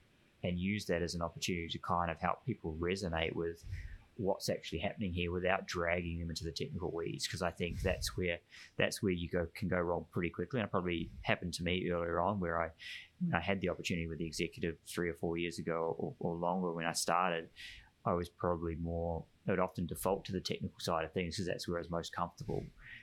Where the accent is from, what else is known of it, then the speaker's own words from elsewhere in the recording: New Zealand; Being a Kiwi, I'll talk about rugby.